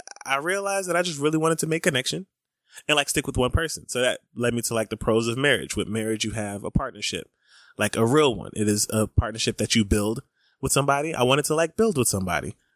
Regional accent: Atlanta, Georgia, United States; We're from Atlanta.

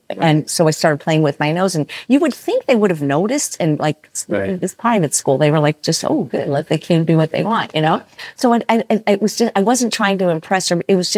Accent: Chicago, Illinois, United States; born there; I was born in 1960 in Chicago.

